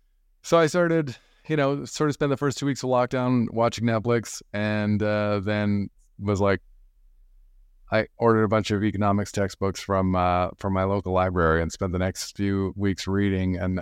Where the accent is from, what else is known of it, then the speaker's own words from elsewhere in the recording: Canada; Yeah, later on. I'm Canadian.